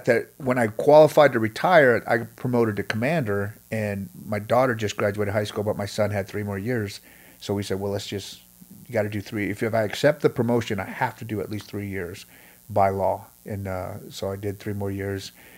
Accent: Washington, United States; I grew up in Washington State.

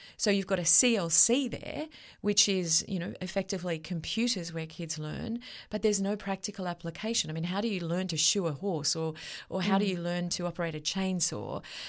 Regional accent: Gloucester, New South Wales, Australia; It includes my hometown of Gloucester, it includes Dungog, and then it goes all the way up to Quirindi

